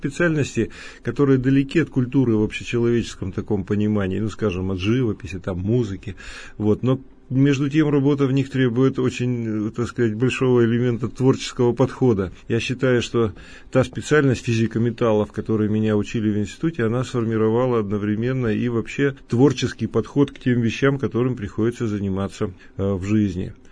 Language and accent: Russian; Yekaterinburg, Sverdlovsk Oblast, Russia; Я коренной свердловчанин. Я родился и вырос в этом городе, очень им горжусь